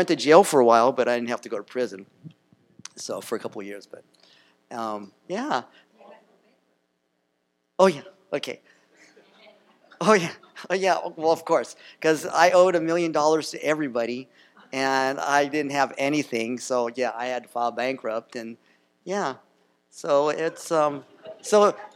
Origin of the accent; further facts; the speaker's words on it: Los Angeles, California, United States; Well, we grew up in the Watts riots, 1966 or something like that. I was like, you know, fourth grade.